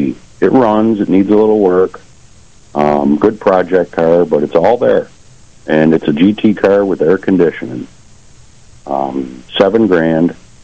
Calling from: Attica, United States; Attica, Jim.

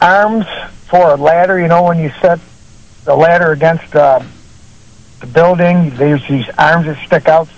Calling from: Dalton, Georgia, United States; I'm calling from Dalton.

